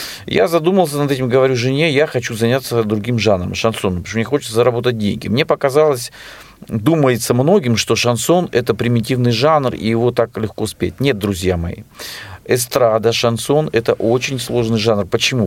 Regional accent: Rostov-on-Don, Rostov Oblast, Russia; вот, ты знаешь, говорят, Ростов-на-Дону, я же из Ростова-на-Дону, вот, джазовый город.

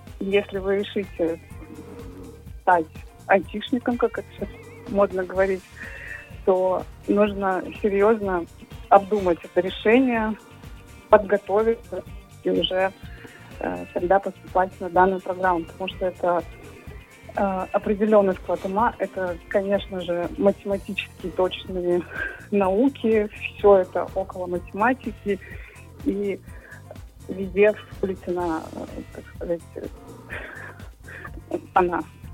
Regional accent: Khabarovsk, Khabarovsk Krai, Russia; я из Хабаровска.

